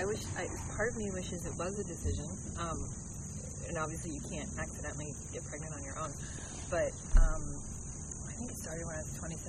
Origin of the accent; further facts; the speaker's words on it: Boston, Massachusetts, United States; I'm from Boston, and we call New Hampshire a little bit of Texas, and New England very conservative